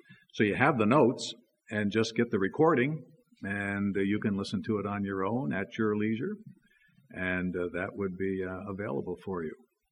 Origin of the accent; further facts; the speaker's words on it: Orlando, Florida, United States; And actually, I'm from Orlando, Florida, and love being here.